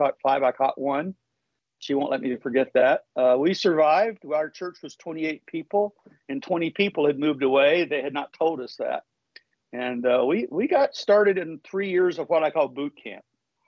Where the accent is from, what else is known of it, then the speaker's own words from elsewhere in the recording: the South, United States; accent: Southern; they told me to say goodnight to Mary Ellen and Jim Bob and Grandpa and Grandma with my Southern accent.